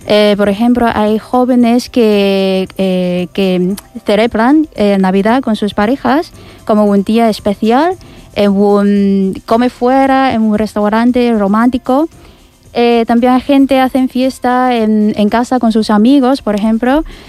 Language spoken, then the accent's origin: Spanish; Guangzhou, Guangdong, China; De sur, soy de Cantón, cerca de Cantón.